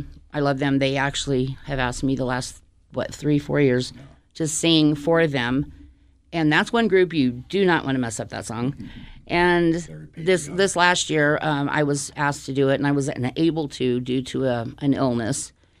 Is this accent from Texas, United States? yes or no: yes; Texas, United States; moved away as an adult; And now I talk like this because I was from Texas and I was born and raised there.